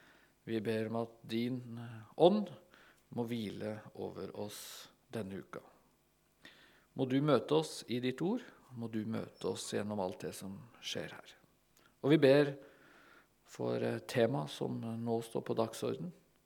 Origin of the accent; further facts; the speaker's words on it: Tønsberg, Vestfold, Norway; Jeg kommer altså fra Tønsberg i Vestfold, vokst opp med kristendom, vokst opp i et kristent ungdomsmiljø knyttet til Misjonssambandet.